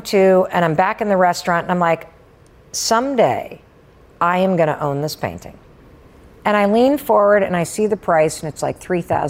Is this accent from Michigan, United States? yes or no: yes; Michigan, United States; And my parents were in town. I grew up in Western Michigan.